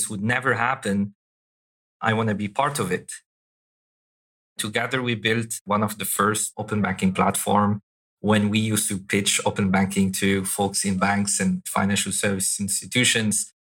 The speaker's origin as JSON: {"language": "English", "country": "Algeria", "tie": "born or raised there", "said": "I was born and raised in Algeria, and to a larger extent, to give back to the continent."}